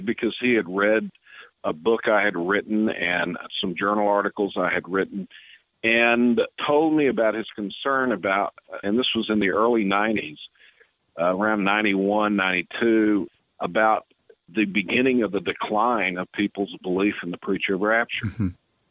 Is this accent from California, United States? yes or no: no; Austin, Texas, United States; I grew up Southern Baptist in Austin, Texas, and I, till I was 19 years old, don't ever remember hearing about the rapture myself.